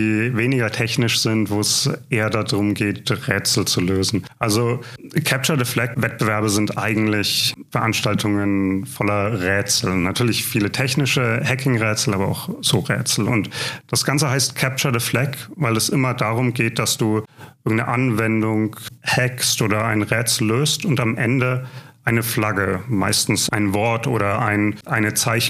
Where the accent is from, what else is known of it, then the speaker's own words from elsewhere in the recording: Erlangen, Bavaria, Germany; Ich komme ursprünglich aus Erlangen